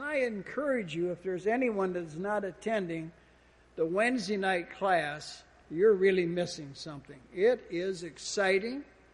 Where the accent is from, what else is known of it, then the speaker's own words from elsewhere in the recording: Minnesota, United States; a Church of Christ gospel preacher up in the state of Minnesota, where I'm originally from. And so I grew up in the Church of Christ.